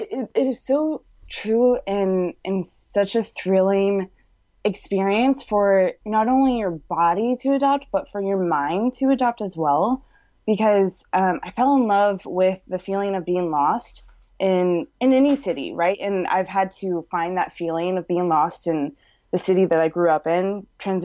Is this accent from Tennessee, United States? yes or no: no; Austin, Texas, United States; Yeah, so I'm from Texas, pretty much grew up in Austin, and I grew up in a family where I didn't think I would leave Austin. I didn't think I'd leave Texas.